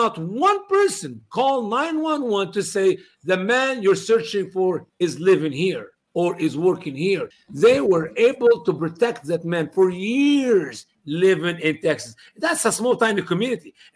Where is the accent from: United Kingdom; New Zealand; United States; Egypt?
Egypt; That's exactly like where I grew up in Egypt.